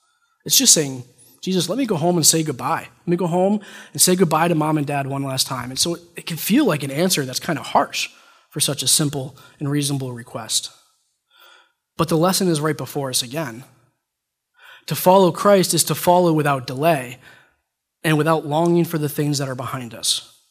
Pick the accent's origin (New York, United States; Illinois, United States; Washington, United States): New York, United States; I grew up in Schoharie County. I don't know how many people know where that is or what that is. So while the accent's different, there's a few words that are just unique to Schoharie County